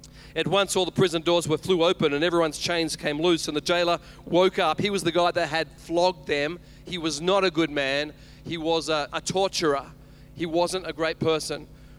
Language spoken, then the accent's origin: English; Australia; because I'm Australian